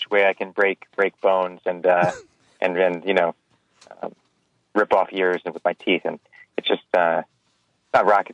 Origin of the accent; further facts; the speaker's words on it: New York, United States; now in Los Angeles, United States; I'm from New York, though, but yeah.